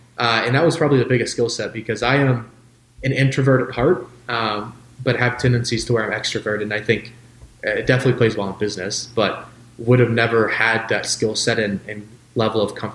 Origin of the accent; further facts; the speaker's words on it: Indianapolis, Indiana, United States; I grew up in Indianapolis, so Colts fans.